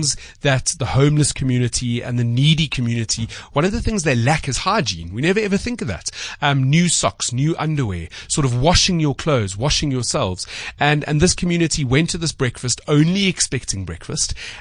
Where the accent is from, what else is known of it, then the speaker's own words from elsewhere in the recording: South Africa; Yes, I'm South African